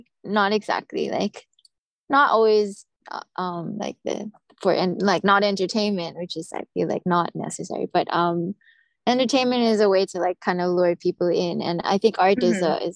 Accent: United States; I am very American, and mm-hmm. Everyone was so impressed with just the fact that I came from America.

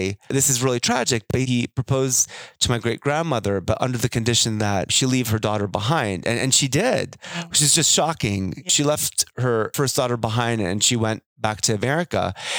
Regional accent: Saudi Arabia; You know, I mentioned that we grew up in Saudi Arabia. This was in the 70s and the 80s.

